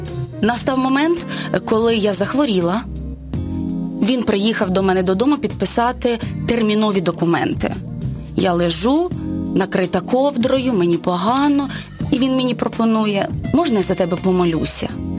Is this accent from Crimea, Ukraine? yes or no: no; Poltava, Poltava Oblast, Ukraine; Полтава, ми там народилися, жили, вчилися, одружилися, а поїхали в село Кротенки